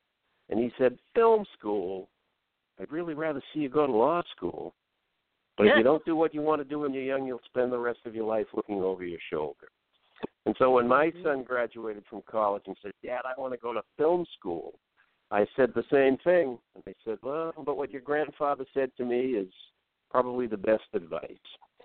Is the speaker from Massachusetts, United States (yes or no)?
yes; Boston, Massachusetts, United States; And I'm writing about them, and I'm saying here in California, even though I'm from Boston, I'm out here doing research.